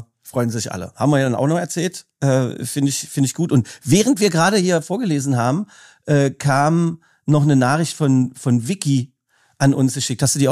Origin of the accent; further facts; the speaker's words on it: Magdeburg, Saxony-Anhalt, Germany; ich komme aus Magdeburg-Sudenburg, da redet man so.